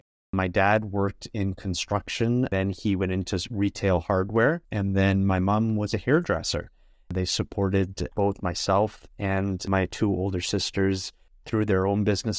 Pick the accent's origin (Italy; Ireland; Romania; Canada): Canada; Beeton, Ontario; So I grew up about an hour north of Toronto in a little town called Beaton, Ontario.